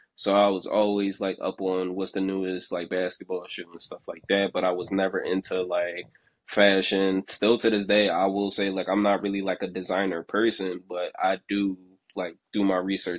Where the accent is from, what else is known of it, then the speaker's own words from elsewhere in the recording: Philadelphia, Pennsylvania, United States; when I grew up in North Philly, so like, I had friends in North Philly, But when I moved to West Philly